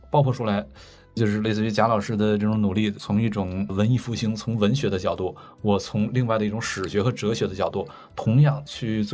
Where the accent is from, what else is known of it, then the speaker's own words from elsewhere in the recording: Northeast China, China; 我作为东北人我肯定是不甘心。